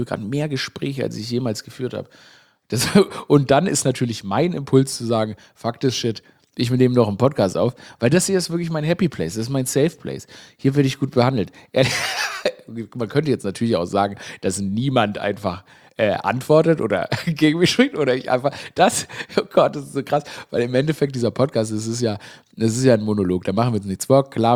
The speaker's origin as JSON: {"language": "German", "town": "Stuttgart", "region": "Baden-Württemberg", "country": "Germany"}